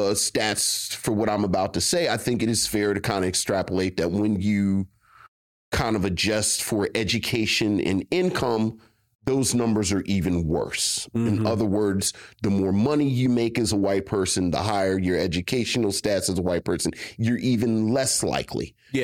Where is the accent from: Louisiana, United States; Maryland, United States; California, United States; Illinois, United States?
Maryland, United States; Baltimore; But I grew up in Baltimore. And my black uncle told me, you got to be real easy with Hopkins.